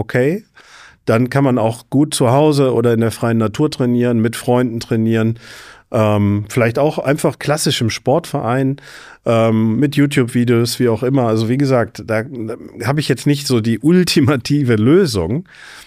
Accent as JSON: {"language": "German", "town": "Solingen", "region": "North Rhine-Westphalia", "country": "Germany", "tie": "born or raised there", "said": "Und dann bin ich halt damals in meiner Heimatstadt Solingen in so ein Gym rein"}